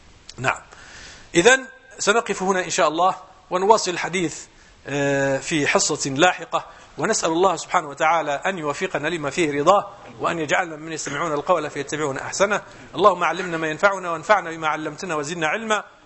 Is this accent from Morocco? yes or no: yes; Morocco; مرة في عندنا في المغرب كان في البرلمان المغربي